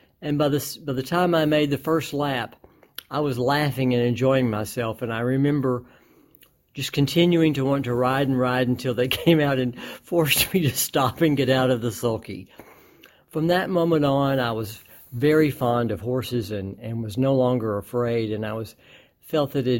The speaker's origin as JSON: {"language": "English", "town": "Gregton", "region": "Texas", "country": "United States", "tie": "born or raised there", "said": "And my family was no different. I grew up in the Gregton community. A lot of people refer to it now as Pine Tree, on my family's farm."}